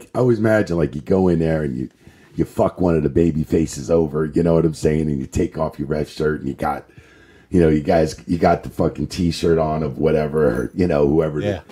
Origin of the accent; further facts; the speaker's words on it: New Jersey, United States; me growing up outside of South Jersey, right, 20 minutes outside of Philadelphia, like Philly was your hometown. It was your backyard.